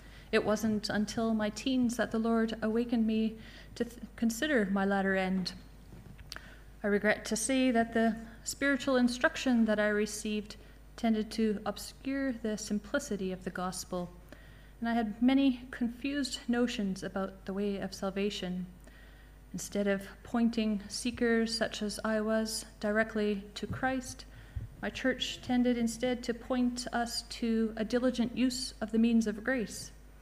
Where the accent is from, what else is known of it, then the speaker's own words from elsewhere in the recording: Canada; I'm from Canada. I was raised in quite a religious household